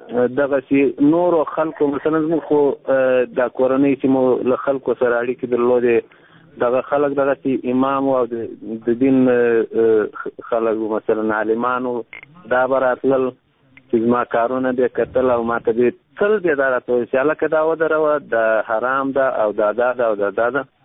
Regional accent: Afghanistan; زه یو افغان یم

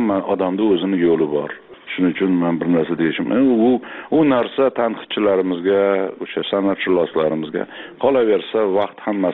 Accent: Tashkent, Uzbekistan; men Eski shaharda katta bo'lganman, Chuvalachi ko'chasida

